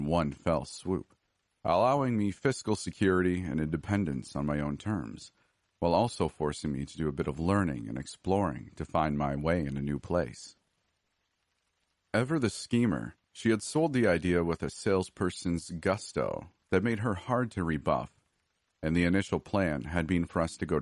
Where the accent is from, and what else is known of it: United States